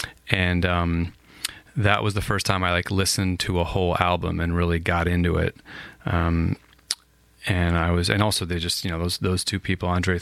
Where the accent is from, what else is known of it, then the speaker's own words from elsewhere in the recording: New Jersey, United States; where I grew up in Northeast New Jersey, Bergen County, was, you know, middle and upper middle class.